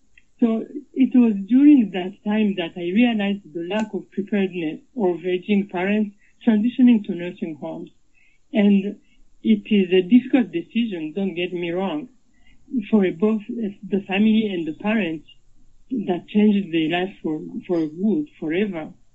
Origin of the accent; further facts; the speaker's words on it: Rwanda; moved away as an adult; also born or lived in France; now in United States; I am originally from Rwanda, and I survived the 1994 genocide. A few years later, I moved to France as an asylum seeker with my kids. And then in 2010, my family and I migrated to the U.S.